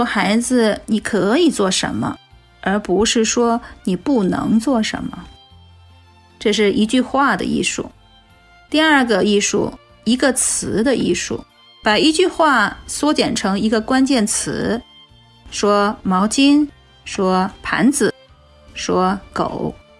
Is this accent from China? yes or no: yes; China; 我们中国人一般会用下意识用一个什么手势啊？